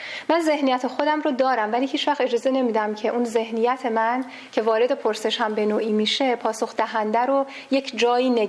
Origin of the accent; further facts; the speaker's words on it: Iran; moved away as an adult; چون من خودم در ایران بزرگ شدم و ایران درس خوندم، مدرک گرفتم، همین چند ساله که آمدم بیرون